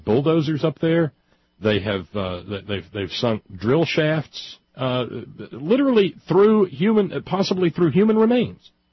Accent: Appalachia, United States; in the flow of being an Appalachian person subjected to mountaintop removal

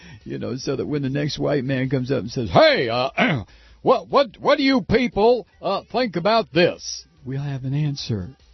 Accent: United States; but since I am an American, I think of them first.

